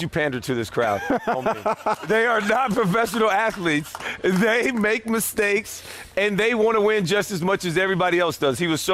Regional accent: Prattville, Alabama, United States; This is like right next door to my hometown. You're right. My in Prattville, it's like, what, 45 minutes?

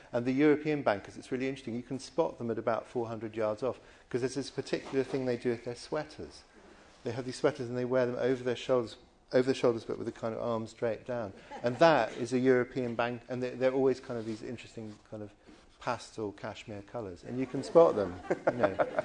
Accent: Hong Kong; No, because I grew up in Hong Kong.

